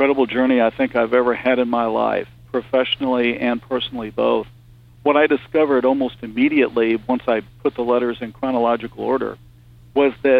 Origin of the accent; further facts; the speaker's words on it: St. Louis, Missouri, United States; And because I grew up in St. Louis, that immediately interested me.